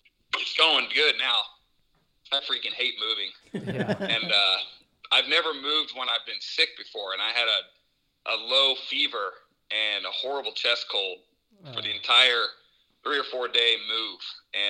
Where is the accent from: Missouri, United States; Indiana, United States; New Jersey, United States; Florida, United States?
Indiana, United States; Plainfield; also born or lived in Georgia; I grew up in mostly in Plainfield, Indiana. I lived in Georgia for 3 years when I was a kid, but we moved back to Plainfield.